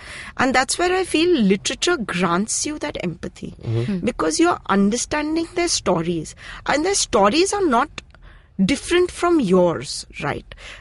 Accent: Kolkata, West Bengal, India; I'm from Calcutta, by the way.

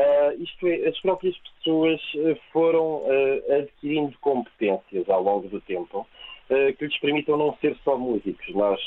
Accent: Leiria, Portugal; começou em Coimbra, depois vim para a Leiria, para a minha terra natal, depois do curso

